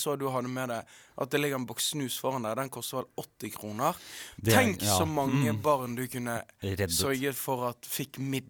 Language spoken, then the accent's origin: Norwegian; Bergen, Vestland, Norway; sosiolekten min at jeg kommer fra Bergen Sør, har gått på Fana Gunnars, var blåruss og nå går på NH